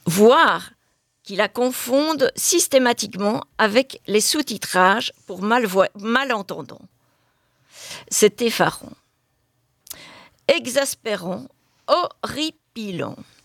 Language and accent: French; Belgium; Et ce n'est pas le cas chez nous en Belgique, dans nos cinémas.